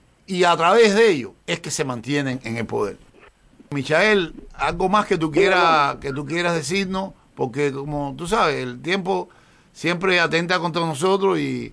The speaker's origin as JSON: {"language": "Spanish", "country": "Cuba", "said": "todos nosotros, que somos el pueblo de Cuba, somos los responsables de la libertad de Cuba"}